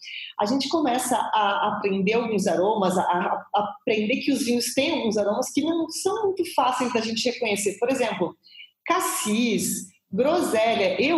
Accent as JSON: {"language": "Portuguese", "region": "South Region", "country": "Brazil", "lives_now": "Southeast, Brazil", "said": "eu moro no Sudeste e eu sou do Sul."}